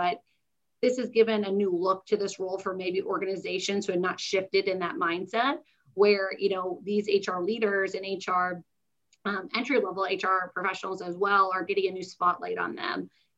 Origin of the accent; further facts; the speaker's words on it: Florida, United States; So I am actually born and raised here in South Florida.